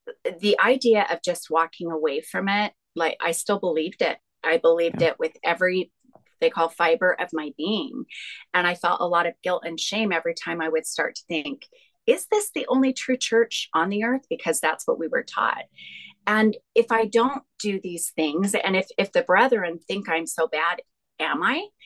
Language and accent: English; Vancouver, Washington, United States; now in Las Vegas, United States; So I grew up in Vancouver, Washington. I didn't move to Vegas until we got married.